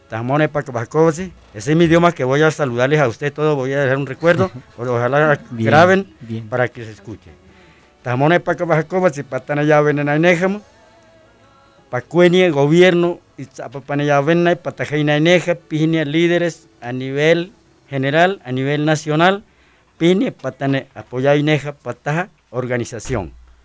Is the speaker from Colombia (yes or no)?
yes; La Primavera, Vichada, Colombia; Yo vengo del municipio de La Primavera, departamento del Vichada.